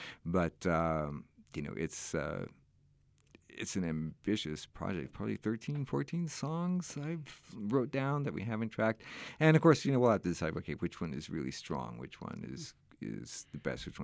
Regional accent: United States; But I also, you know, I'm an American kid.

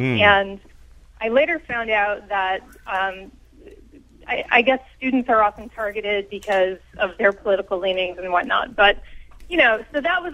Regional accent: New York, United States; now in St. Petersburg, United States; and I'm originally from Western New York

